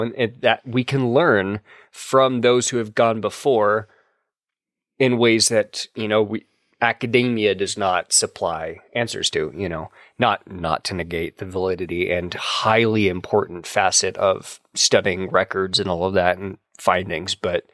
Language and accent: English; Oklahoma, United States; growing up in Oklahoma, I am acutely aware of the stories surrounding the Native Americans